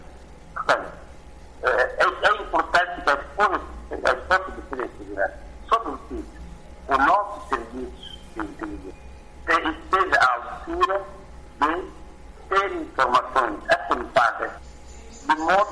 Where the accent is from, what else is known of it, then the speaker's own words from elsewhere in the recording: Mozambique; é óbvio que nós, como moçambicanos, sentimos que os objetivos não foram alcançados.